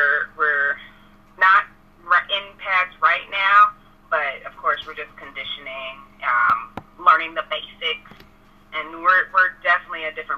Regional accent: Jacksonville, Florida, United States; I am from Jacksonville, Florida. I'm 30 years old, and I got two kids of my own.

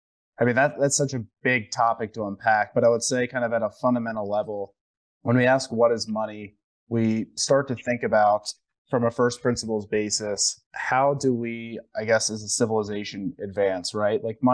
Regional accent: United States; I think growing up in the United States, where we benefited from the global reserve currency for about 100 years now

